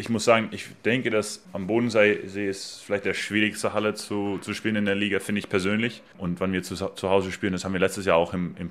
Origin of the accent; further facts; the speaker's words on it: Netherlands; Und wir als Holländer sind ein bisschen so, du darfst 120, dann fahre ich 140, so ungefähr.